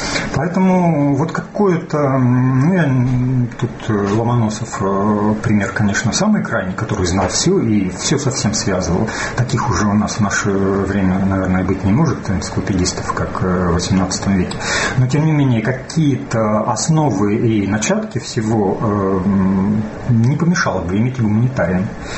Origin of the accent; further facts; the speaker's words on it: Prokopyevsk, Kemerovo Oblast, Russia; Я родом из Кузбасса, из жемчужины Кузбасса, города Прокопьевска.